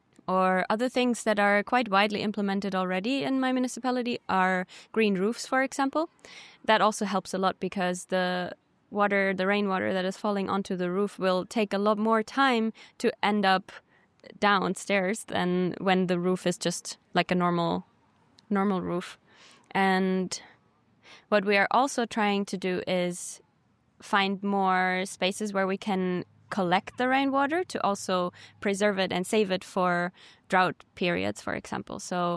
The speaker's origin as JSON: {"language": "English", "country": "Germany", "moved": "yes", "lives_now": "Switzerland", "said": "I'm originally from Germany, currently based in Switzerland."}